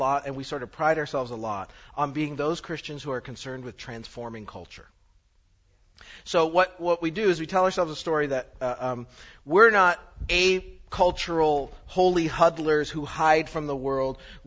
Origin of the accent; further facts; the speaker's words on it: Canada; Stuff. I'm Canadian. It gets worse, actually.